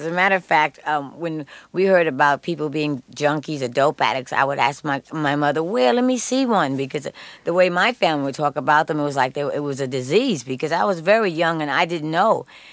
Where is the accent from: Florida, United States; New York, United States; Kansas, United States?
New York, United States; I grew up in Spanish Harlem, which was terrific, because it was like every race, every color. every language.